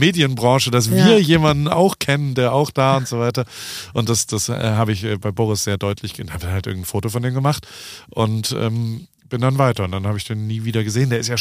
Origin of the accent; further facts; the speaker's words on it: Heidelberg, Baden-Württemberg, Germany; ich komme übrigens aus Heidelberg.